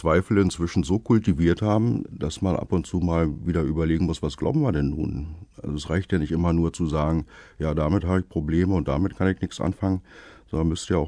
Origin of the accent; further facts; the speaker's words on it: Berlin, Germany; accent: Berlin dialect; Ich bin in Berlin-Friedrichshain aufgewachsen und spreche eigentlich die Sprache, die man dort gesprochen hat. Also ich musste Berlinerisch jetzt nicht extra lernen, sondern es klappte so.